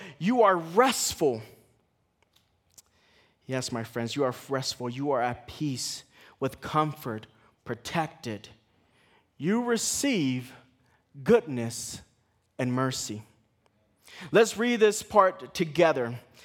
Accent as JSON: {"language": "English", "region": "California", "country": "United States", "lives_now": "Colorado Springs, United States", "said": "This journey coming to Colorado, I'm from California, but this journey from Colorado Springs felt new."}